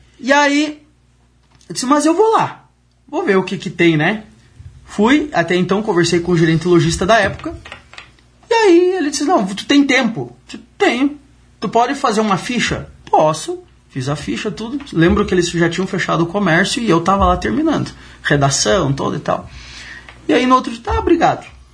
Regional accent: Santiago, Rio Grande do Sul, Brazil; now in Lagoa Vermelha, Brazil; Porque eu sou de Santiago, não sou daqui, mas já moro aqui 10 anos, né?

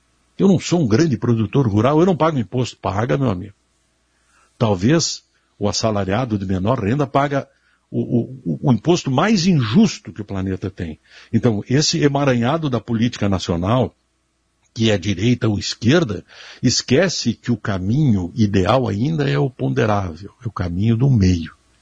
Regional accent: Brazil; acredito que nós poderíamos desejar, como brasileiros, nos nossos municípios, nos nossos estados, que isto fosse uma praxe

